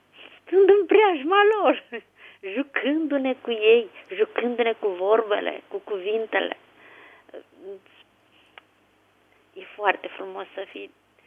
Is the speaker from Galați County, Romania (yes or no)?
no; Constanța, Constanța County, Romania; Eu sunt din Constanța.